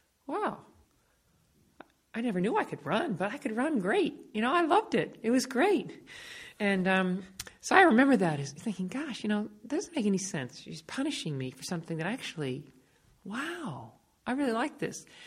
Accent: Concord, United States; when I grew up here in Concord, I wasn't on the school field hockey team or anything like

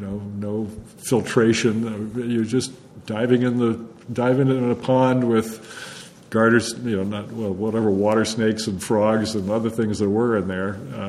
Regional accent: Concord, Massachusetts, United States; that was what growing up in Concord in the 1950s was like.

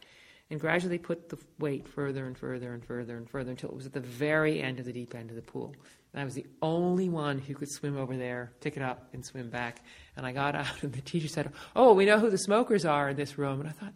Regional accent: Concord, United States; when I grew up here in Concord, I wasn't on the school field hockey team or anything like

